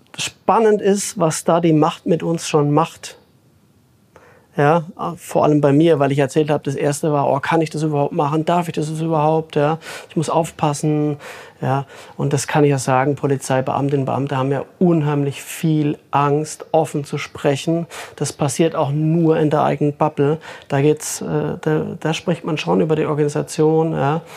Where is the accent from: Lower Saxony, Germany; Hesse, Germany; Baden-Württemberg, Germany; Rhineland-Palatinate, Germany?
Rhineland-Palatinate, Germany; born there; Und das sage selbst ich als gebürtiger Pfälzer.